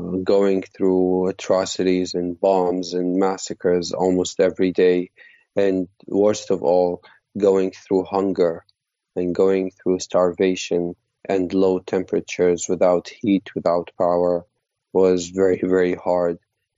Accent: Syria; Like I told you, I was born a refugee in Syria.

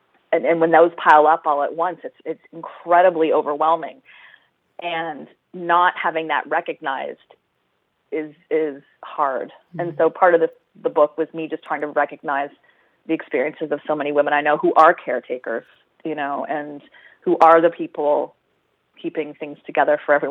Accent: Canada; now in United States; I'm Canadian, so I understand, you know, what it is to have universal healthcare

